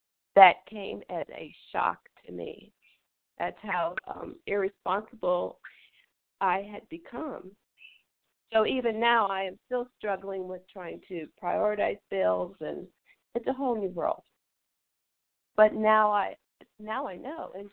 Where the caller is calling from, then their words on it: Kansas City, Missouri, United States; I'm calling from Kansas City, Missouri.